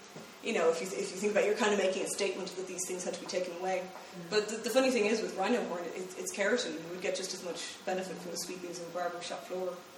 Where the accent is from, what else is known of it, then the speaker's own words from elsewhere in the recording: Carlow, Leinster, Ireland; I mean, I'm from Carlow